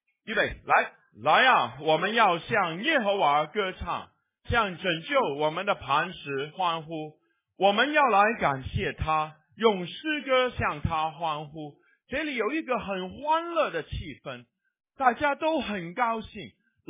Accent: Hong Kong; 我香港长大的有很多土地公公，我到台湾的时候转一个弯又有一个地的神

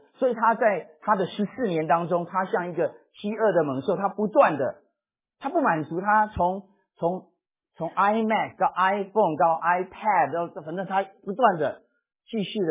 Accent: China; 可是对我们中国人来讲，我们一点都没有问题，因为我们中国人讲中庸之道

